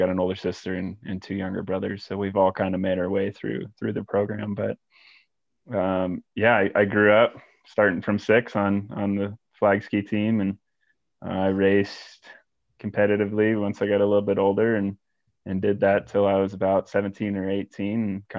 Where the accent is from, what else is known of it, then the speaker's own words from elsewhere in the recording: Flagstaff, Arizona, United States; I was born and raised in Flagstaff and I've lived here ever since.